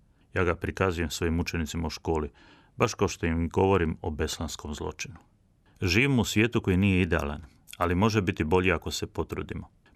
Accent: Croatia; I kod nas u Hrvatskoj i po cijelom svijetu.

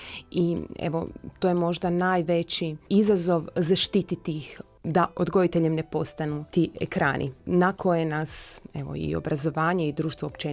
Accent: Zagreb, City of Zagreb, Croatia; born there; Rođena sam u Zagrebu od roditelja koji su potekli iz Dalmatinske Zagore i Hrvatskog Zagorja u jednoj lijepoj, skladnoj obitelji. Imam tri mlađe sestre. Odgajani u vjeri, primili je od roditelja.

